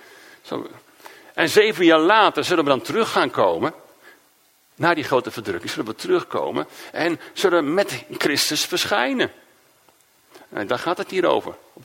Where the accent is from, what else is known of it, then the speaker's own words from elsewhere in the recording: Netherlands; Ik denk dat wij vragen zouden stellen. Als echte Nederlanders.